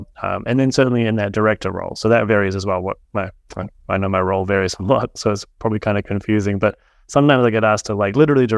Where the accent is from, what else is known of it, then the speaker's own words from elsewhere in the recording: New Zealand; And I do think as a New Zealander, we never had like a big film industry.